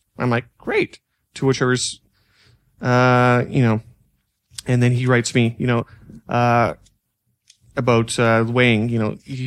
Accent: Canada; I know we're Canadian.

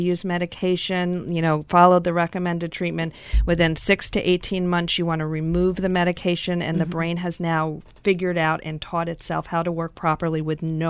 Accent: New York, United States; I grew up in New York and my dad was a family therapist, so it just seemed like in New York, that's just what everybody does.

